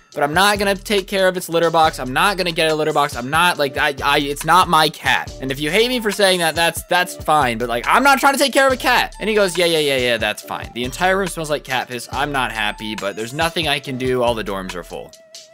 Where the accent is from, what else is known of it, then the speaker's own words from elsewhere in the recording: South Korea; I'm here for the summer since I'm from Korea.